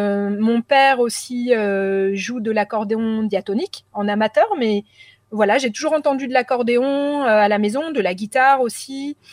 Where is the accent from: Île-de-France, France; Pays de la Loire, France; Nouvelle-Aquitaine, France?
Île-de-France, France; Paris; Moi, j'ai grandi à Paris dans une famille nombreuse.